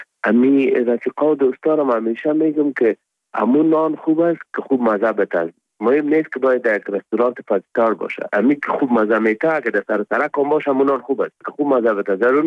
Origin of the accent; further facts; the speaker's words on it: Afghanistan; first language Pashto; Persian is a second language; زبان مادری ما پشتو است. به دری مکتب خواندیم، عربی را مدرسه خواندیم، انگلیسی را بخاطر سکالاشپا باید میخواندیم و آلمانی را خود طبیعی است که درس آلمانی بود اینجا.